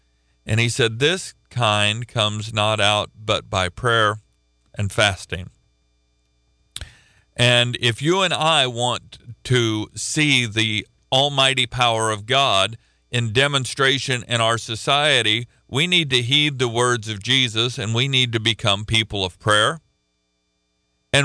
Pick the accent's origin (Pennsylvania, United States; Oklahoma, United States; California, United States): Oklahoma, United States; And I'm from Oklahoma. I root for the University of Oklahoma.